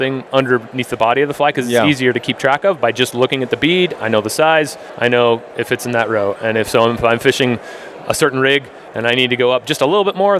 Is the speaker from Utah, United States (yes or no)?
yes; Utah, United States; So growing up in Utah with the Provo and the Green River and sort of the western tailwaters in general being my main rivers that I fished a lot